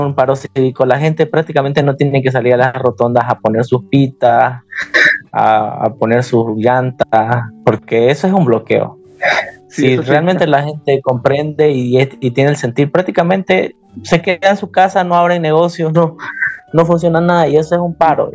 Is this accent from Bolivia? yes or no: yes; Bolivia; Al final somos todos bolivianos y debemos querernos como bolivianos, ¿no?